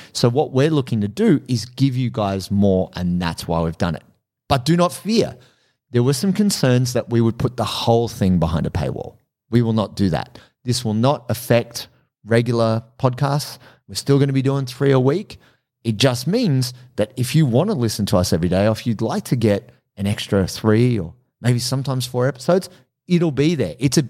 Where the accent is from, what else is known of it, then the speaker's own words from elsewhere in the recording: Australia; I'm Australian. You know, it's part of the Australian vernacular to swear